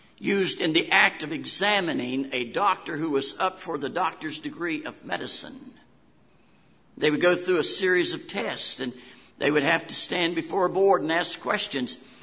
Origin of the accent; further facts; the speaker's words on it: West Virginia, United States; accent: West Virginia; That was my West Virginia accent coming out there for a moment.